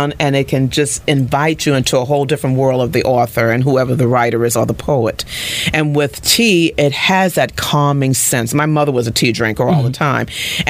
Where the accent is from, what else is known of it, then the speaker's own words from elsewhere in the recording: Charleston, South Carolina, United States; and it's really kind of sad because I'm from Charleston, never went there at all.